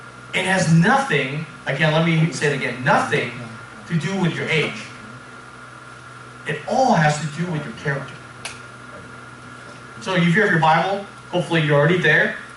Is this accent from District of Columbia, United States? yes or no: no; San Diego, California, United States; When I was growing up in San Diego, I grew up in a neighborhood. There were a lot of military families.